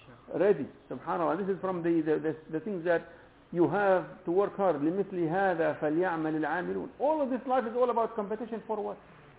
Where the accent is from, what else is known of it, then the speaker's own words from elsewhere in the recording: Palestine; I grew up in Palestine pomegranate is something very common